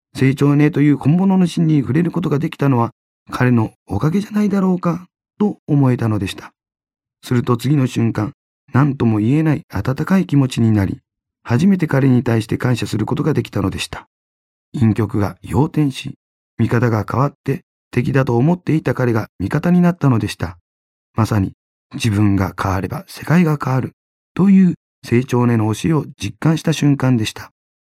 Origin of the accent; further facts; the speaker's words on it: Yamaguchi, Japan; 地元の山口県に帰りました。